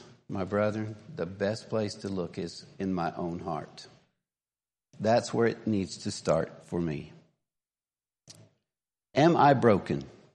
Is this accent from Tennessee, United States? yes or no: yes; Tennessee, United States; I grew up in Tennessee and we had military base close